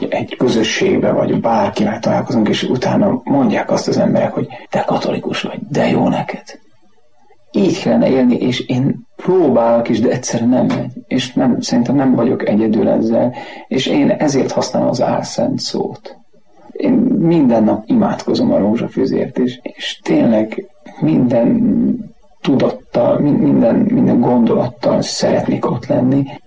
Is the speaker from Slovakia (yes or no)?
yes; Slovakia; Felvidéki kisfaluból származom, egy 1000 lakosú római katolikus falu. A mi plébánia templomunk az Bacsfa Szent Antal